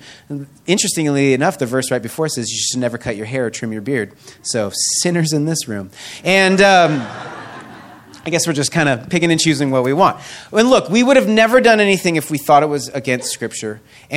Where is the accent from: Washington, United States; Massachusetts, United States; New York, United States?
Washington, United States; Seattle; Like, I'm from Seattle in the Northwest, where like, if you're a man and you don't have a beard and visible tattoos, you feel out of place.